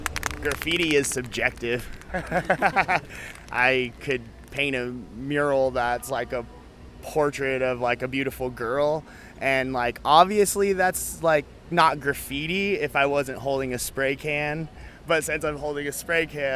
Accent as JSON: {"language": "English", "town": "Reno", "region": "Nevada", "country": "United States", "said": "I'm a artist from Reno, Nevada"}